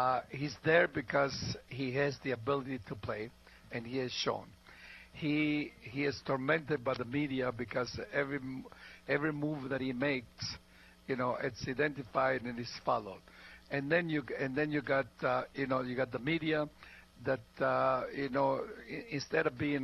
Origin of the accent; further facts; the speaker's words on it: Italy; English is a second language; now in United States; I'm from Italy. My wife was American. My kids are born here, so they're American.